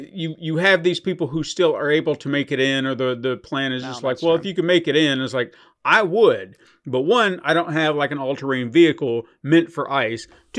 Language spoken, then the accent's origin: English; Watertown, Tennessee, United States; where are you from? Nashville. Mm-hmm. You know, you don't know where the hell Watertown is, and I don't really feel like explaining it to you, so Nashville.